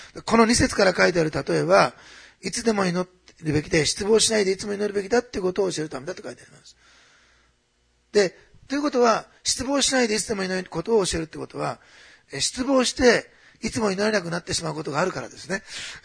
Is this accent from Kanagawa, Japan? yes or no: no; Osaka, Japan; born there; 私はいつも言いますように、大阪生まれでせっかちなんですね。